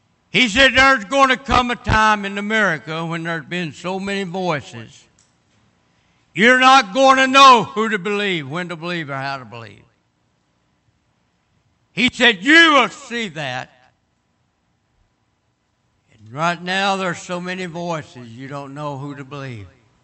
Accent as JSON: {"language": "English", "region": "Kentucky", "country": "United States", "said": "I'm from Kentucky, and I went north and married a Yankee woman."}